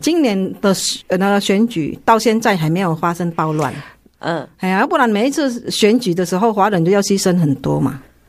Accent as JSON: {"language": "Chinese", "country": "Indonesia", "said": "我们印尼人都会这样。"}